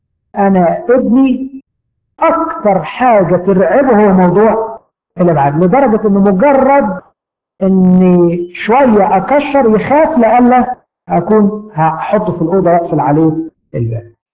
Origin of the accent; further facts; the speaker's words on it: Egypt; الاسلوب ده من اهم الاساليب اللي احنا كمصريين الحقيقه ما تعلمناهوش.